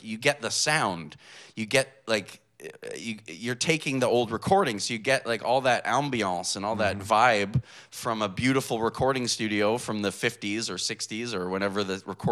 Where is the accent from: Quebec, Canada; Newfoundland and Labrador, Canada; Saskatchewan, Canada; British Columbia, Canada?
Quebec, Canada; I'm from Canada. Okay. I grew up in this little town in Quebec, but I would go into the big city, which is Ottawa.